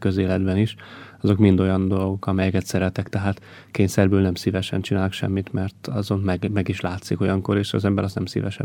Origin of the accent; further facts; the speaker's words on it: Derekegyháza, Csongrád-Csanád, Hungary; also born or lived in Szentes; én Csongrád megyében születtem Szentesen, Szentes mellett egy kis községben, Derekegyházán élnek a szüleim most is, és ott is nőttem fel. Oda jártam általános iskolába értelemszerűen, és Szentesre jártam középiskolába.